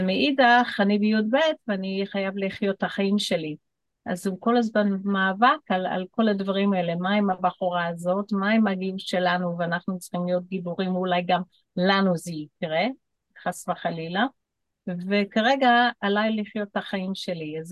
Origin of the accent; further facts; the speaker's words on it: Jerusalem, Jerusalem District, Israel; כי אנחנו ירושלמים, זה לא היה אמור לקרות